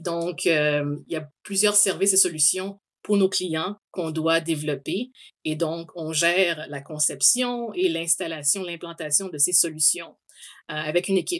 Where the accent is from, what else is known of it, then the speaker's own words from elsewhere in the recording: Montreal, Quebec, Canada; also born or lived in Kinshasa, DR Congo; Donc, je suis née en Afrique, dans la République démocratique du Congo, RDC, à Kinshasa, qui est la capitale. Mais en fait, quand je suis née, un an après ma naissance, on a quitté le Congo pour immigrer au Canada, à Montréal plus précisément.